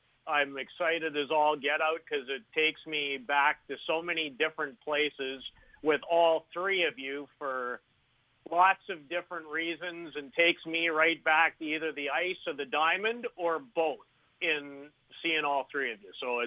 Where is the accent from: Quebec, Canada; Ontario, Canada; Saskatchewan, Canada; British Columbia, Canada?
Saskatchewan, Canada; Saskatoon; when I was growing up in Saskatoon